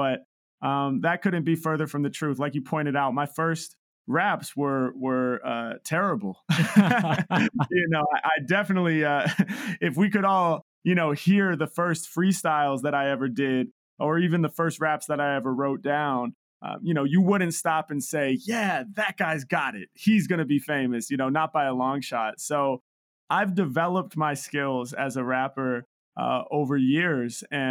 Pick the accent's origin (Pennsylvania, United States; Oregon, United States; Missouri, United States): Oregon, United States; Portland; growing up in Portland, Oregon, which is where I'm from.